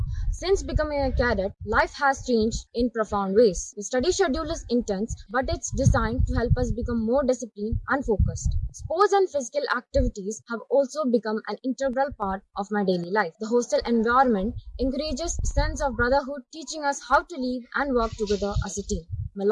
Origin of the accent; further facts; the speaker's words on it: Kerala, India; from Kerala and I'm currently studying in class 9 at Sainik School Nagrota.